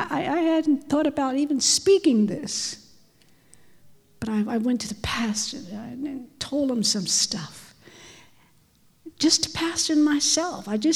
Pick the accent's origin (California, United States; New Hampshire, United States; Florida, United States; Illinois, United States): Florida, United States; I'm freezing here in you all state. I'm from Florida.